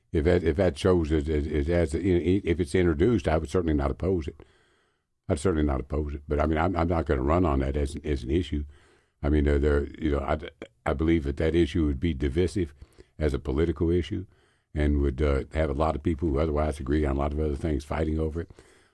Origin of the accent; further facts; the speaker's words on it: Kentucky, United States; I'm not xenophobic. I'm not homophobic. I'm just an American and a Kentuckian.